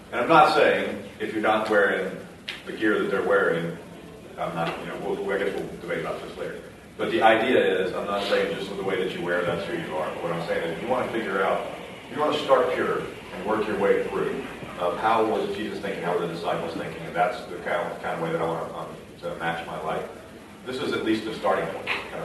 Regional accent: Georgia, United States; I grew up in Georgia, had African American friends growing up and all that stuff

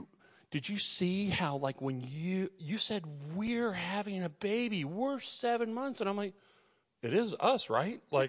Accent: Dallas, Texas, United States; So we're from Dallas, and then for a short while, I was teaching in Southern California, so we moved to L.A.

